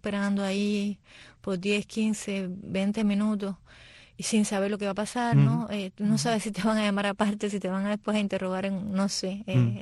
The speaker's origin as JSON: {"language": "Spanish", "region": "Havana", "country": "Cuba", "tie": "born or raised there", "said": "Viví en Santo Suárez, viví en Vedado, viví en San Miguel de Padrón y bueno, ya me establecí más tiempo en Alamar."}